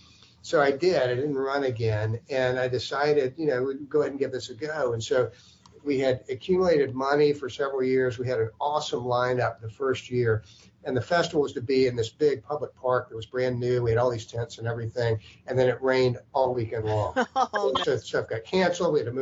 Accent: the South, United States; now in Michigan, United States; Yeah, I was. And I really lived here my whole life. My Michigan residence has come on later because my wife's family is from the Upper Peninsula in Michigan.

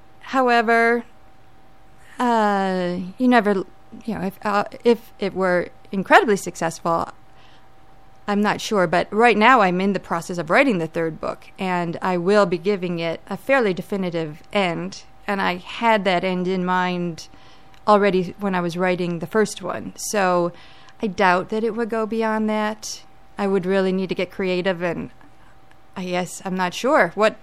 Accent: England, United Kingdom; I'm English. My background is English. My parents were born and raised in England.

